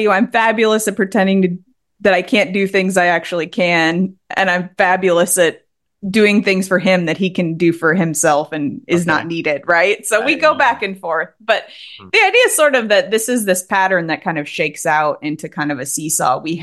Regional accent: Tennessee, United States; accent: Tennessee; I am a Southerner, so I can turn my Tennessee accent on and off at will

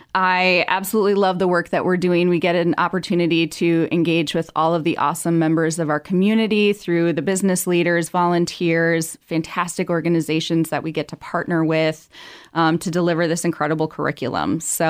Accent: Minnesota, United States; Unfortunately, growing up in Southwest Minnesota, it wasn't something that we had.

